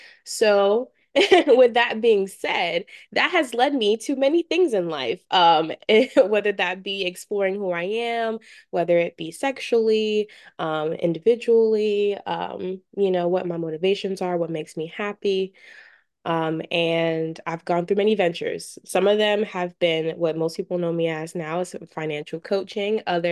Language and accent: English; Virginia, United States; moved away as an adult; also born or lived in New York; now in Florida, United States; I moved, my family moved us from New York to Virginia. I moved from Virginia to Florida.